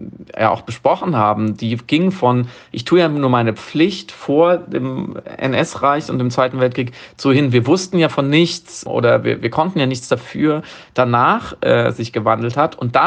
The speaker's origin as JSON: {"language": "German", "region": "West Germany", "country": "Germany", "said": "Ich weiß als Westdeutsche viel zu wenig über die ostdeutschen Biografien und Lebensgeschichten"}